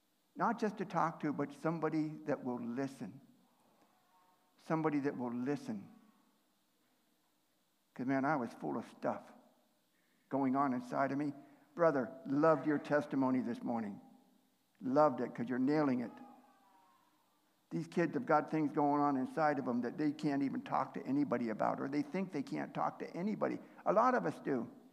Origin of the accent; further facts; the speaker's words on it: Ohio, United States; now in Washington, United States; I grew up in Ohio. Oh, now I just lost half my crowd. Okay, let me give you some background. I live in the Pacific Northwest. The state of Washington is where I live now.